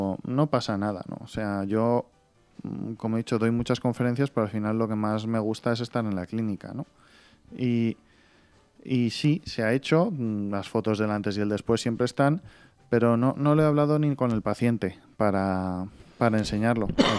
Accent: Spain; somos los segundos españoles en haber sido invitados a hablar allí.

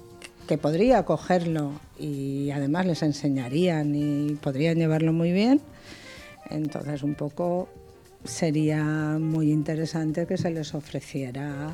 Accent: Picanya, Valencian Community, Spain; Porque soy picañera.

